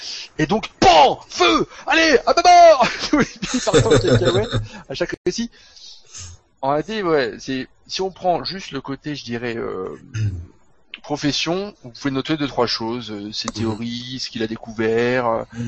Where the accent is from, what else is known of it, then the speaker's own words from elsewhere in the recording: Normandy, France; Je suis normand, donc c'est un peu normal.